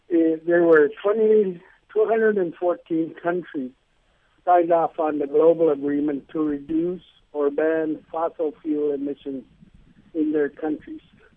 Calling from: Quebec, Canada; I'm calling from Quebec.

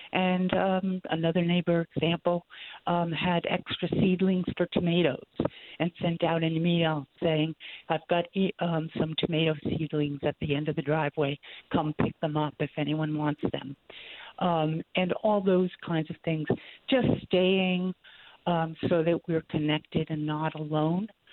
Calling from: Cumberland, Maine, United States; I'm calling from Cumberland.

